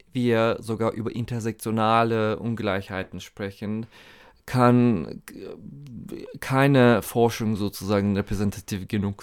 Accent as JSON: {"language": "German", "country": "Turkey", "moved": "yes", "lives_now": "Berlin, Germany", "said": "ich komme aus der Türkei. Ich bin jetzt seit erst 9 Jahren in Berlin."}